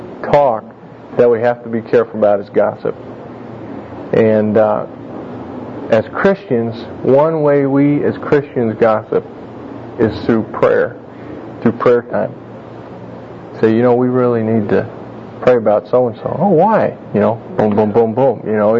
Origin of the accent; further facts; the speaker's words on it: Wisconsin, United States; I'm from Wisconsin, and everything up there was Pollock jokes.